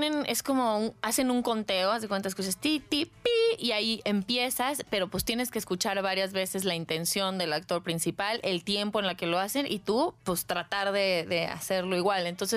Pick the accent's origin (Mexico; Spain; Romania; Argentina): Mexico; Puebla; now in Los Angeles, United States; yo soy originaria de Puebla, pero vivo allá.